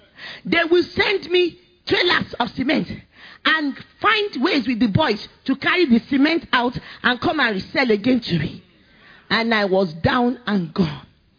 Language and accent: English; Nigeria; You know, it's good I'm Yoruba, because the other person can say this.